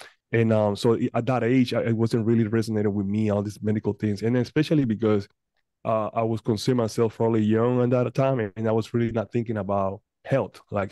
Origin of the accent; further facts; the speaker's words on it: Panama; now in Houston, United States; Yeah, I was born in Panama, in Central America.